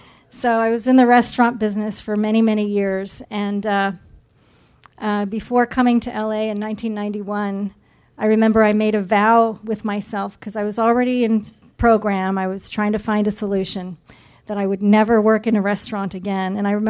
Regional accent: Canada; I'm Canadian.

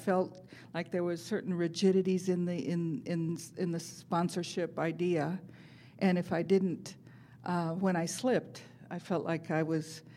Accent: Apple Valley, California, United States; I'm from Apple Valley, California.

